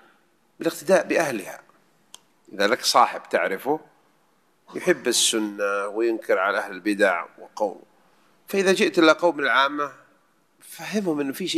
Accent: Saudi Arabia; عندنا في المملكة العربية السعودية

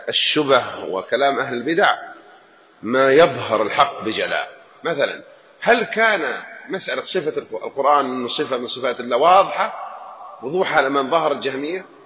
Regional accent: Jeddah, Makkah Province, Saudi Arabia; سواء كنت من السودان وأنا من جدة وفلان من سوريا واليمن إلى آخره

